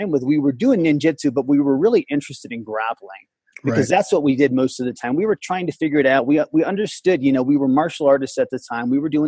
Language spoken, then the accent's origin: English; Syracuse, New York, United States; I grew up in upstate New York.